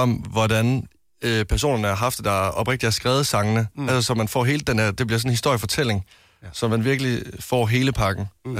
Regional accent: Central Denmark Region, Denmark; Jeg er en mand fra Vestjylland, ikke?

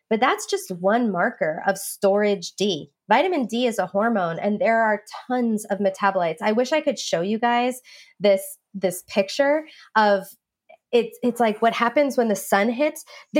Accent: New York, United States; So I grew up in New York and I never used sunscreen as a kid. And I lived on Long Island. So we were 10 minutes away from a beach.

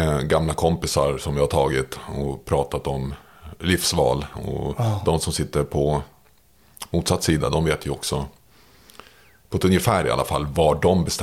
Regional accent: Märsta, Stockholm County, Sweden; Jag växte upp i Märsta.

